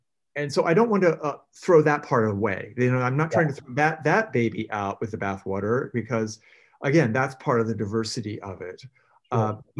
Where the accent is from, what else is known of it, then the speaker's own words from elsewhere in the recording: Chesapeake, Virginia, United States; I grew up in Chesapeake, Virginia. That's very close to Norfolk.